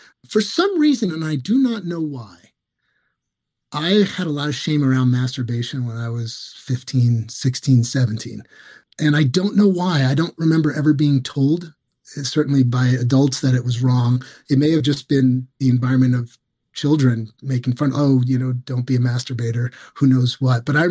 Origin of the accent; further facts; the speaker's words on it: New York City, New York, United States; So I was very lucky growing up in New York City, and we had sex education.